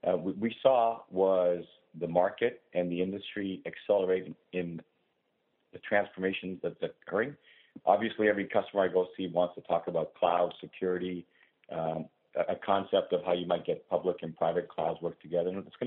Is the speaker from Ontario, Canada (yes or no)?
yes; Ontario, Canada; I, as a Canadian and as an Ontarian, I think this is a fantastic deal for the province of Ontario